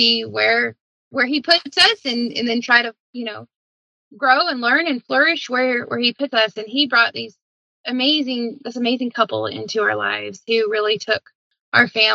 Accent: Arkansas, United States; even though I'm from Arkansas. Anybody, you know, especially Northwest Arkansas, I mean, you get tick bites all the time.

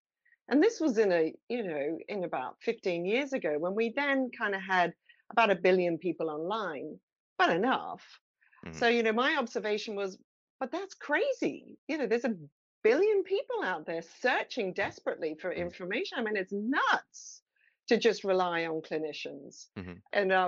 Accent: Australia; born there; So yes, I was born in Australia some time ago.

